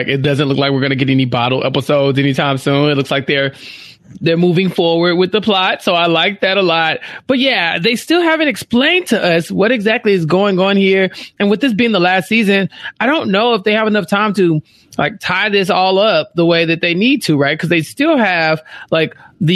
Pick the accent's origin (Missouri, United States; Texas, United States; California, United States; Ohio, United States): Texas, United States; I'm from Texas. We don't do that here.